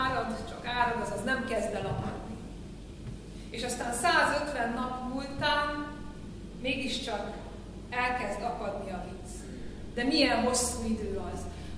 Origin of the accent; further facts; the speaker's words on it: Pécs, Baranya, Hungary; De őszintén mondom, hogy én pécsiként, aki soha nem látott igazán folyóvizet gyerekkorában, nekem már ez is nagy dolog.